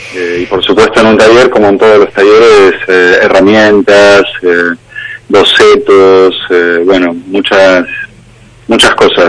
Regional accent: Rosario, Santa Fe, Argentina; now in Vigo, Spain; Hice una incursión por la Facultad de Bellas Artes en mi ciudad natal, en Rosario, en Argentina. Luego me fui formando en oficios en Granada, en joyería, en esmaltes al fuego, también aquí en Vigo estudié en la Escuela de Artes y Oficios

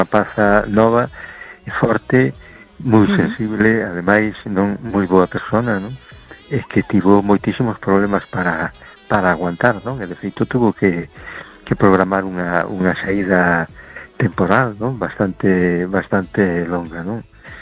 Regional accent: A Coruña, Galicia, Spain; de Coruña.

